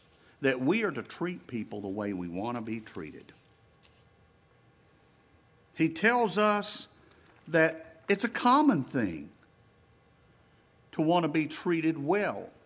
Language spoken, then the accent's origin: English; the South, United States; We are from the South.